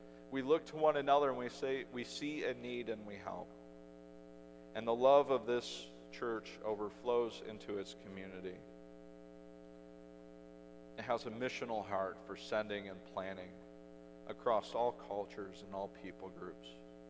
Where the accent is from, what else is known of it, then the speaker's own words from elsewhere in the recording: Etna Green, Indiana, United States; You know, you tell people where you're from. I'm from Etna Green. And they look at you funny, and they wonder if it's from another country.